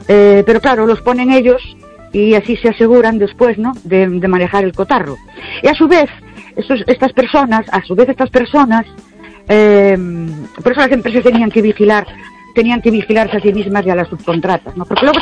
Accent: Ourense, Galicia, Spain; Buenas noches … de Orense

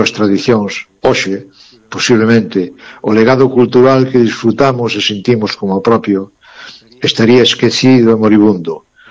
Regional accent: Galicia, Spain; que nos debe enorgullecer como galegos

